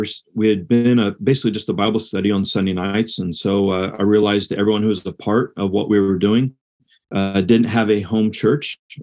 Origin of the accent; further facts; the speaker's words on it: Peru, Indiana, United States; And so I grew up in Peru.